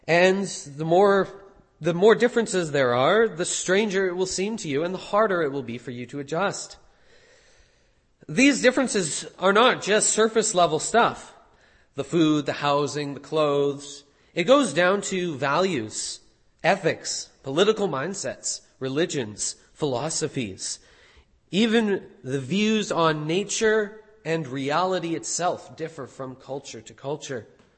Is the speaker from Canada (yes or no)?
yes; Canada; also born or lived in New Zealand; I remember as a Canadian, I was born in New Zealand, but raised in Canada